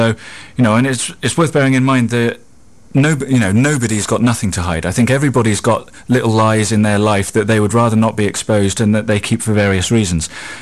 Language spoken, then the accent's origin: English; United Kingdom; because I'm a British politician